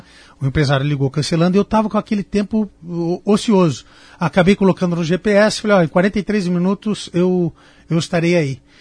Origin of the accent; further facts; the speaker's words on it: Cornélio Procópio, Paraná, Brazil; also born or lived in Curitiba / Foz do Iguaçu / Londrina; eu fui criado em Cornélio Procópio, pela minha família, ali, aqui do lado, né, no Norte uhum. Pioneiro, e que eu levo pela minha vida toda, em Curitiba, em Foz, em Londrina, por todos os cantos onde eu já morei